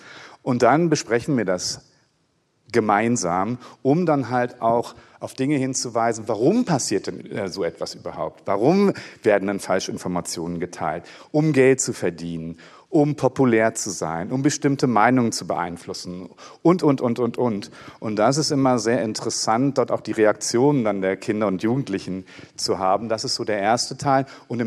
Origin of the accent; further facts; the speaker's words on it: West Germany, Germany; ich bin in Westdeutschland aufgewachsen